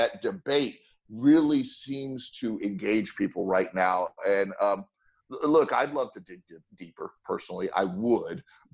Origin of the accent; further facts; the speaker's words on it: California, United States; I grew up in Southern California when I was younger.